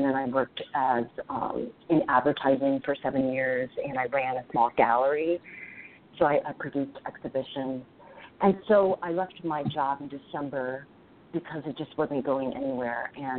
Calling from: East Coast, United States; I'm calling from the East Coast.

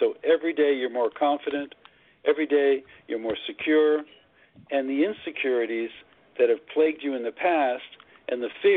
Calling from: Palm Springs, California, United States; Palm Springs, California.

